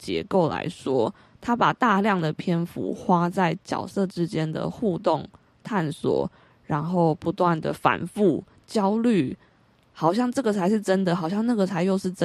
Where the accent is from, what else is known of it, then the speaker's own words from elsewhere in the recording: Taiwan; 台湾属于我，我是台湾人